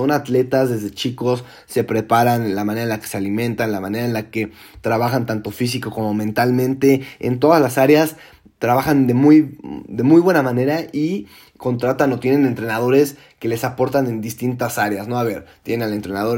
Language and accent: Spanish; Mexico; duele como mexicano voltear